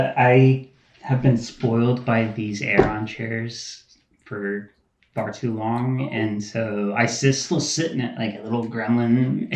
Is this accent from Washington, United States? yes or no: no; San Diego, California, United States; went down with a buddy down to San Diego, which is my hometown, and met up with Bill